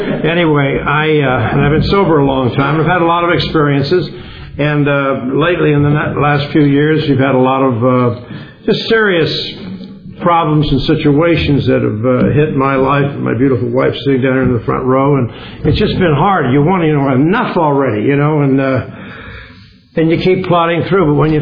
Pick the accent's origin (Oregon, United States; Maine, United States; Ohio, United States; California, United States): California, United States; Los Angeles; I grew up in West Los Angeles, went to St. Paul the Apostle Grammar School